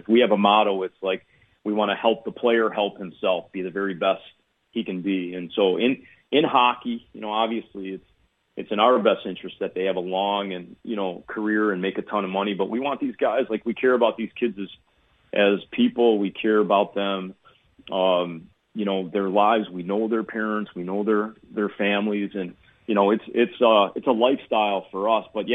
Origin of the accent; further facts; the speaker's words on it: Chicago, Illinois, United States; I grew up here in Chicago and started playing when I was like 6 years old, and I got bit with the bug early.